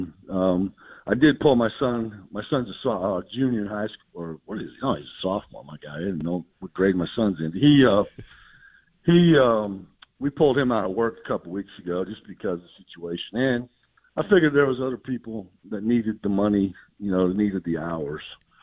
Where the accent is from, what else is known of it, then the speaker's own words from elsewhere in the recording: Iowa, United States; I grew up in Iowa. I went to all the Iowa football games.